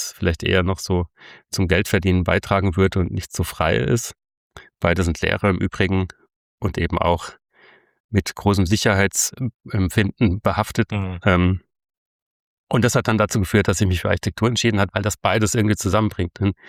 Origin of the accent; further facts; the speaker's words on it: Rhineland-Palatinate, Germany; Ich komme aus der Südpfalz, unweit von Speyer und Straßburg